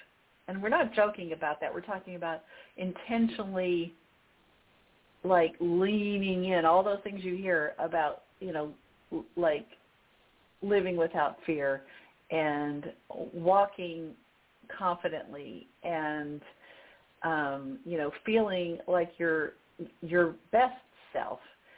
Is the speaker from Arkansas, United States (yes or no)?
yes; Little Rock, Arkansas, United States; moved away as an adult; I was an infant when I moved to Little Rock, Arkansas. I was raised in Little Rock